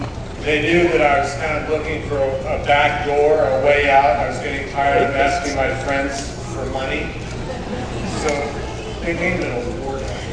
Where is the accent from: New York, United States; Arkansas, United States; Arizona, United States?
Arizona, United States; So anyway, I grew up in Arizona. My father's a director of a museum and a research center in Flagstaff, Arizona.